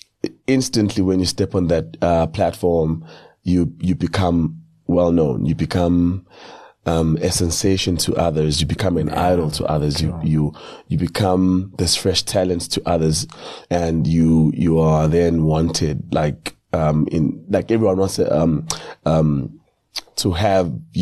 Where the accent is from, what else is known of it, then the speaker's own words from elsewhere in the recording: Durban, KwaZulu-Natal, South Africa; I grew up in Duzuma in Durban. I used to go to Roman Catholic church. I used to be Roman Catholic.